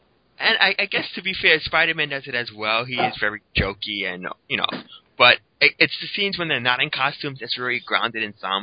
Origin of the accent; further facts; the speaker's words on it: New York, United States; Well, as a New Yorker, I know there's only one black guy in New York.